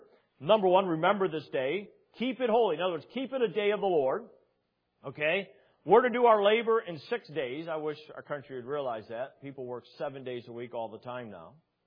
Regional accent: Brown City, Michigan, United States; I grew up in Brown City in a farming community. I worked on a dairy farm.

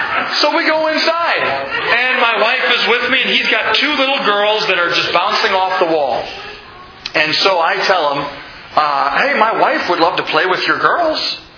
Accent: Milwaukee, Wisconsin, United States; I'm from Wisconsin, okay? I know that logo.

